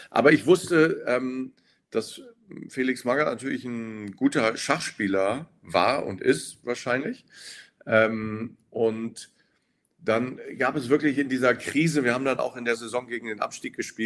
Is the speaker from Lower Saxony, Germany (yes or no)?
yes; Osterode am Harz, Lower Saxony, Germany; Dann bin ich sogar mal kurz mit 13 in einen Schachverein eingetreten, in Osterode am Harz, in meiner Heimat.